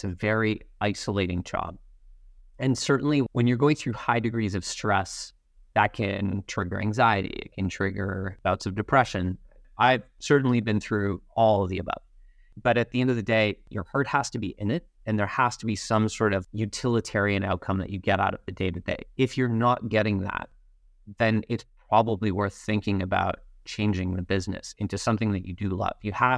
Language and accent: English; Canada; So I always try to check whether or not I'm being too Canadian or being American enough, if you will.